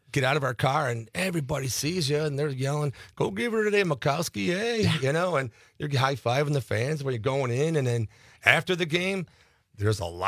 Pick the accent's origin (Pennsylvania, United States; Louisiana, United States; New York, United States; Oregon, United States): New York, United States; Buffalo; I grew up in Buffalo, New York. I was a bowler